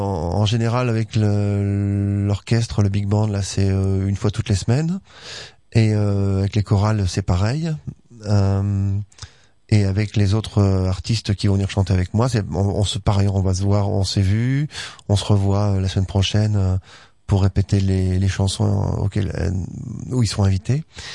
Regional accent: Auchel, Hauts-de-France, France; born there; Il y a Auchel, ma ville natale, en avril.

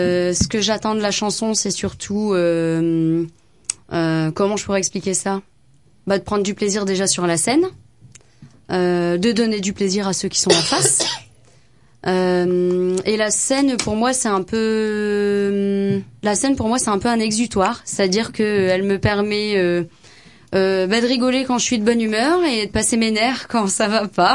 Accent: Ronchin, Hauts-de-France, France; Je me suis mis dans des petits groupes dans ma ville natale, hein, qui est Ronchin, à côté de Lille.

